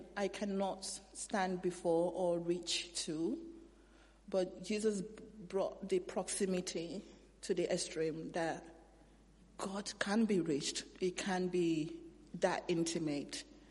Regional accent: Nigeria; moved away; growing up in Nigeria

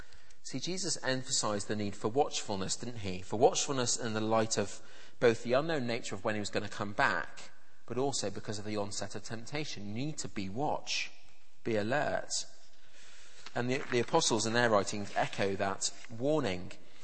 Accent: England, United Kingdom; And I said, as an Englishman, I just find it hard to concentrate.

